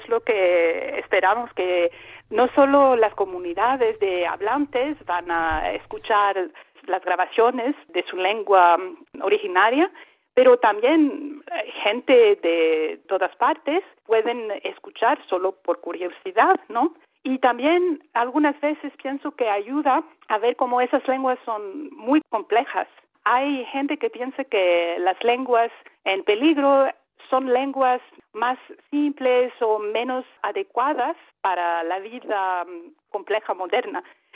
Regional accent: Greece; yo soy griega y entonces empecé mi trabajo con lenguas de Grecia

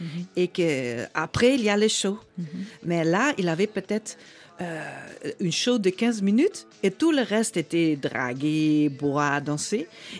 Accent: Peru; born there; French is a second language; Je suis née à Pérou.

